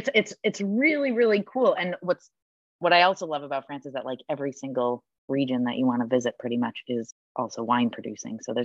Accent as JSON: {"language": "English", "region": "Wisconsin", "country": "United States", "said": "Sausages, because I'm from Wisconsin, so, you know, I love the smell of a sausage."}